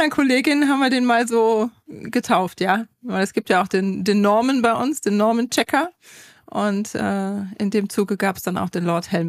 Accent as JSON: {"language": "German", "town": "Aachen", "region": "North Rhine-Westphalia", "country": "Germany", "tie": "born or raised there", "said": "bin gebürtig aus Aachen und ja, seit einer gewissen Zeit auch auf Umwegen wieder zurück nach Hause in die Richtung, in die Nähe von Aachen."}